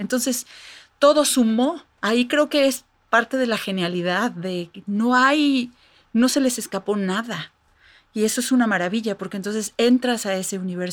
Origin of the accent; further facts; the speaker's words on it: Mexico; podemos sentirnos muy, muy contentos y orgullosos como mexicanos